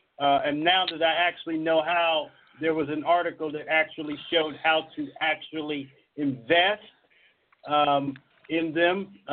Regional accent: Alabama, United States; I'm from Alabama.

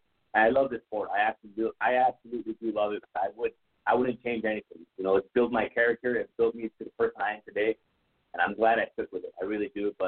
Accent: Brownsville, Texas, United States; they would tell me places that were about 4 hours away from my hometown. So it's crazy that nobody really knows where we're at. But you know, that's really my plan, to show that Brownsville, Texas is home.

